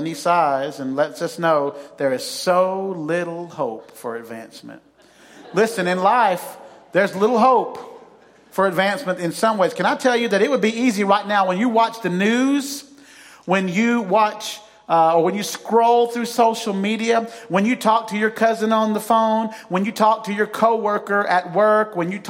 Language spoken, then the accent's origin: English; Huntsville, United States; we had a Sunday morning routine where I grew up in Huntsville. We attended Jackson Way Baptist Church there.